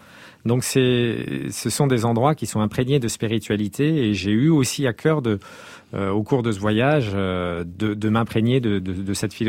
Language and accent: French; Cameroon; born there; Alors, moi, je suis né en Afrique, donc c'est vrai que c'est des paysages très différents. En Afrique équatoriale, au Cameroun